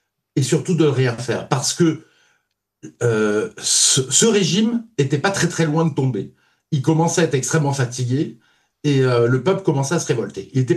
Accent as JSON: {"language": "French", "country": "France", "said": "Vous savez, en tant que Français, il y a plein de régimes qui ne nous plaisent pas."}